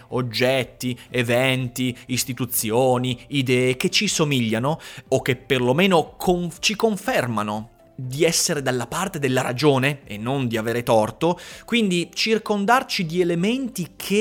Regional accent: Veneto, Italy; lo so, sono veneto

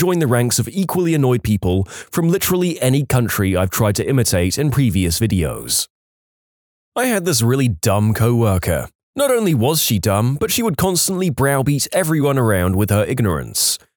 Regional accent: Ohio, United States; I was born in Ohio and lived in the middle of a very Italian neighborhood.

